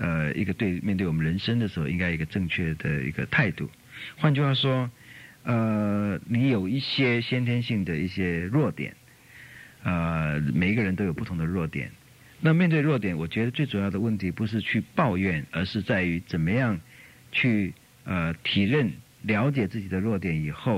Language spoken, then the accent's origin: Chinese; Taiwan; born there; 在我们的整个小小的家族里面来讲，我是第一个出生在台湾的